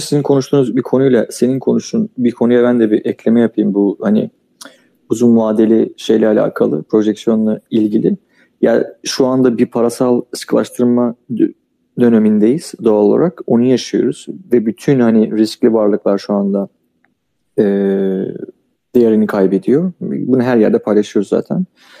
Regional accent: Çanakkale, Turkey; Oraya gitmiştik, ben Çanakkale'liyim zaten.

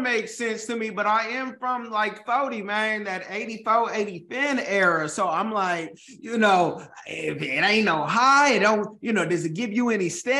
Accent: Oakland, California, United States; now in South Florida, United States; Okay, and I'm from Oakland, just so you know. I live here in South Florida. I've lived on all the coast and in the central.

